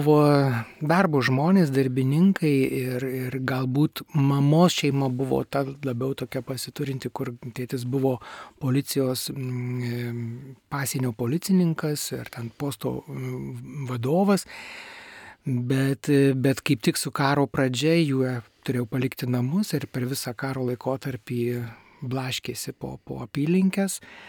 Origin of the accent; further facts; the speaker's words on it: Marijampolė, Marijampolė County, Lithuania; gimiau, augau, kaip sakiau, Marijampolėj suvalkijoj, bet mano mama kilusi Lietuvos Lenkijos pasienis Liubavos, čia už Kalvarijos